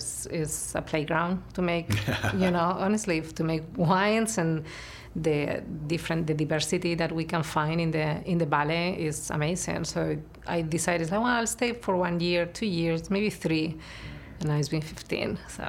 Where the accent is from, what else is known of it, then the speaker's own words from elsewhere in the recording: Spain; I come from Europe. I'm originally from Spain, and I grew up in a very Catholic family.